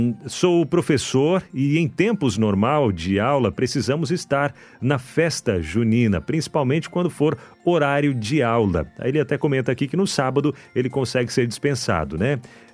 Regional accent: Maceió, Alagoas, Brazil; now in Goiás, Brazil; Moro em Goiás, porém sou natural de Maceió.

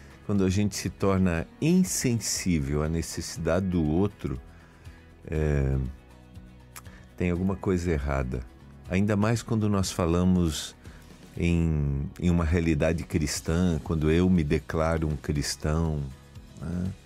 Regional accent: Santa Catarina, Brazil; Sou de Santa Catarina. Nasci em Santa Catarina.

